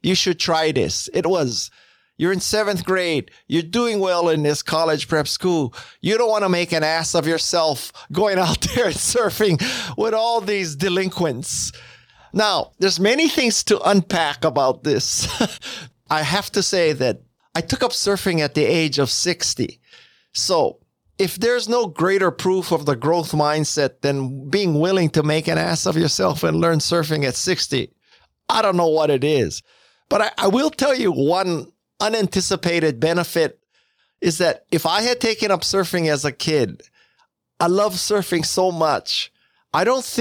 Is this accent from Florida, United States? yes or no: no; Hawaii, United States; I'm from Hawaii. You would think that I would have learned how to surf.